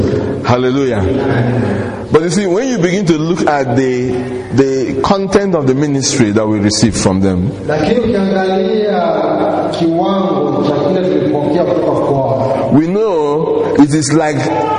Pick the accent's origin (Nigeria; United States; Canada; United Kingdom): Nigeria; I come from Nigeria, and you are from Kenya.